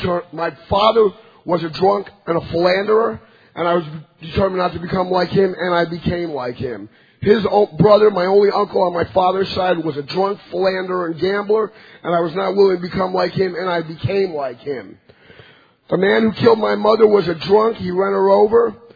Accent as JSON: {"language": "English", "town": "Scotch Plains", "region": "New Jersey", "country": "United States", "said": "I'm an alcoholic from Scotch Plains, New Jersey."}